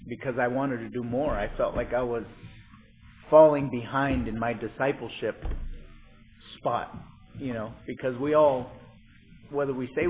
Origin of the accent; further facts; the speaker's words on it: United States; I think it's because we're American. More is better. It's a mindset that we have, that we grew up with, right?